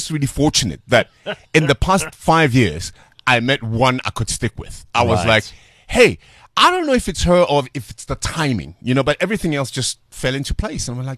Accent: Atteridgeville, Gauteng, South Africa; I come from Atrisville, an area called Matevili

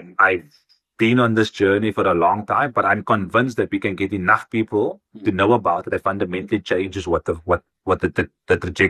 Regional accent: Cape Town, Western Cape, South Africa; I grew up on the Cape Flats in Cape Town. I went to public schools. I grew up in a house that with my grandparents that they got moved to as a result of Group Areas Act.

